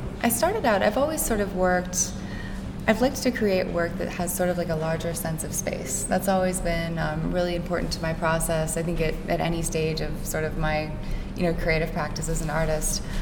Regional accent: Cleveland, Ohio, United States; growing up in Cleveland, I grew up in the suburbs, and just had this fascination with the city.

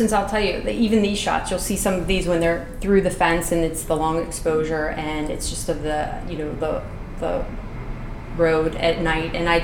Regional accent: Pittsburgh, Pennsylvania, United States; because I grew up in Pittsburgh. I'm born and raised here. I moved away over the years and came back, always came back.

